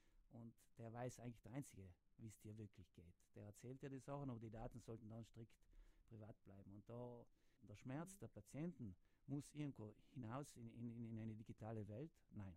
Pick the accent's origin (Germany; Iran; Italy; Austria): Italy; Trentino-Alto Adige; dass man Südtiroler Ärzte helfen kann als Südtiroler.